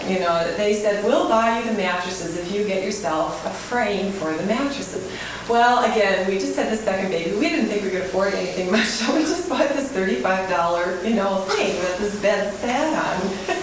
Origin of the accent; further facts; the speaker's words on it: Brooklyn, New York, United States; I grew up in Brooklyn, New York.